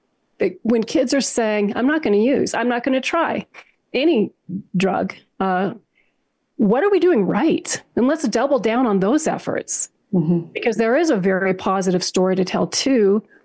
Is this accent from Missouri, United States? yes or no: no; Durango, Colorado, United States; Well, we actually, in my hometown of Durango, Colorado, worked together with some students and our superintendent of schools.